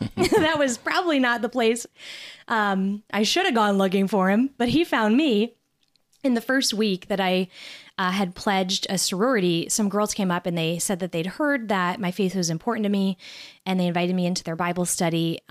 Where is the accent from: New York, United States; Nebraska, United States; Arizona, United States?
Nebraska, United States; You know, I was from Nebraska, so you're in the center of the country, and we drove everywhere.